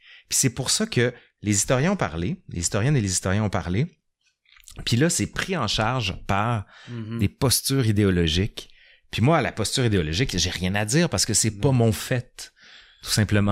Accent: Quebec, Canada; si tu me demandes mon identité, je suis Québécois.

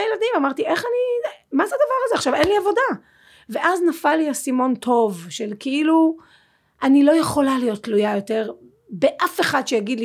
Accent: Tel Aviv, Tel Aviv District, Israel; הילדות שלי הייתה מאוד מאוד מאושרת, אני גדלתי בתל אביב עם אמא שלי

